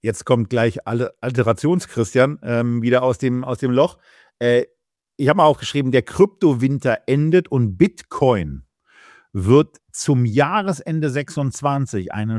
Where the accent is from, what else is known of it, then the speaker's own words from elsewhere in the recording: Berlin, Germany; Und so sehr ich meine Heimatstadt liebe, es ist ja auch ganz gut, dass es nicht überall in Deutschland so aussieht wie in Berlin-Mitte